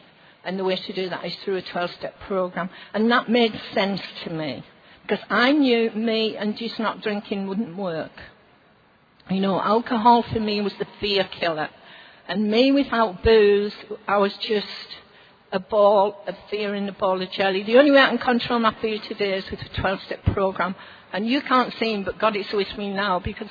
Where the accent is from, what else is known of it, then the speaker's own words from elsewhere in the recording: England, United Kingdom; And I'm English. I live on the northeast coast of England in a small town called Redcar, and my home is 5 minutes walk from the sea.